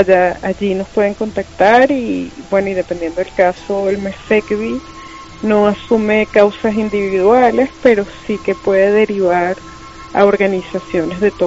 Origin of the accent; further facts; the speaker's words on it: Venezuela; si bien yo era la venezolana y soy la venezolana más joven de la historia en ejercer ese cargo, y además la primera mujer venezolana